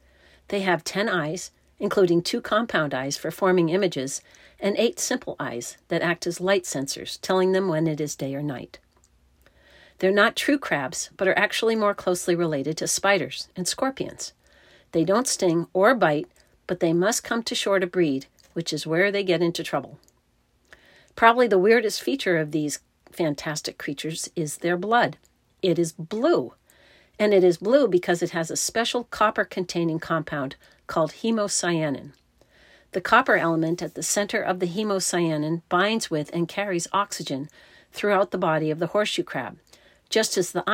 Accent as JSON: {"language": "English", "region": "East Coast", "country": "United States", "tie": "born or raised there", "said": "I grew up on the East Coast with frequent trips to Cape Cod, where horseshoe crabs were common on the shore."}